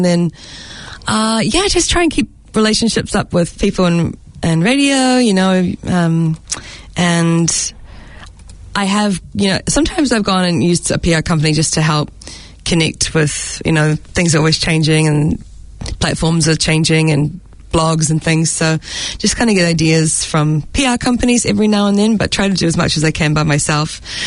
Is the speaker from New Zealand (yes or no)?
yes; New Zealand; accent: Kiwi; also born or lived in Melbourne; now in Los Angeles, United States; I'm from New Zealand. I did do about 5 years in Melbourne before moving to LA, so I can see why people might think I have an Aussie twang, but definitely Kiwi